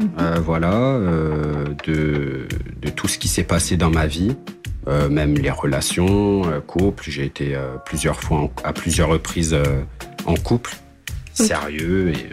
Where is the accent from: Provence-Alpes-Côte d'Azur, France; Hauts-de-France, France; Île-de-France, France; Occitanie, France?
Île-de-France, France; Paris; Je viens de Paris.